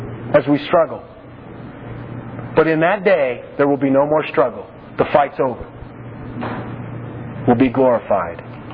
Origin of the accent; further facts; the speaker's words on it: Albuquerque, New Mexico, United States; I'm from Albuquerque, and in Albuquerque, every year, September or October, it's late September, early October, they have the Balloon Festival.